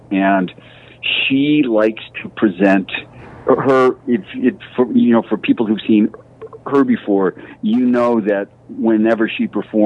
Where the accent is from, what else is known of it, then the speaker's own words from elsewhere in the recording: Rochester, New York, United States; but in my hometown of Rochester, I could turn on the radio